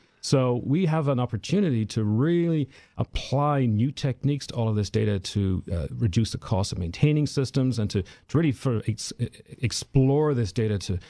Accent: Ireland; Well, I'm originally from Ireland.

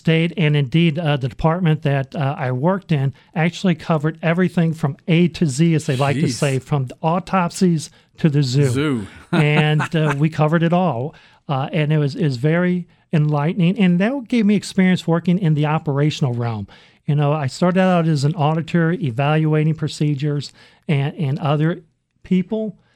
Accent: St. Louis, Missouri, United States; Well, I'm originally from St. Louis and graduated from the University of Missouri back in 1979.

